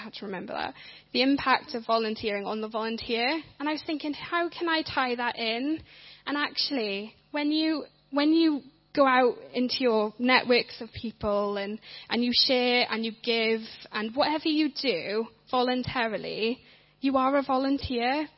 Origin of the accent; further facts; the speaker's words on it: Wales, United Kingdom; also born or lived in Scotland; I was born and brought up in Wales with my sister. Then our family moved to Scotland. And after 4 years of living in Scotland